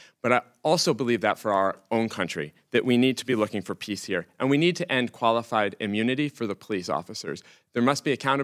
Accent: Brattleboro, Vermont, United States; I mean, in my hometown of Brattleboro, you know, just in the last few years, there were white supremacy rallies.

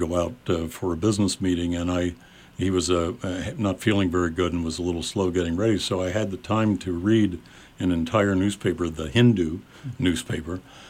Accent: United States; That was an important moment, in a way, for me as an American.

